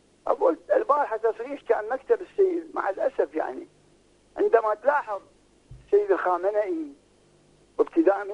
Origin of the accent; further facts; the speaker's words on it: Nasiriyah, Dhi Qar, Iraq; الآن في سجن الحوت عندنا بالناصرية